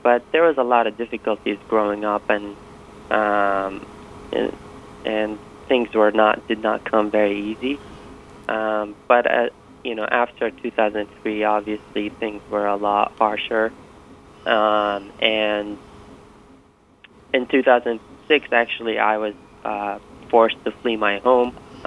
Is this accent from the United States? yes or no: no; Iraq; I come from the Mandaean community in Iraq.